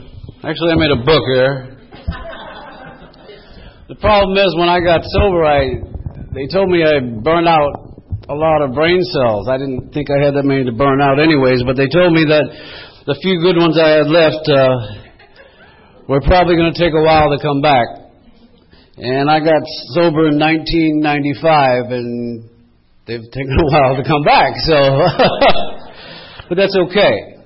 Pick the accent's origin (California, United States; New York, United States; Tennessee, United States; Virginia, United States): California, United States; Temecula; actually I'm from Temecula.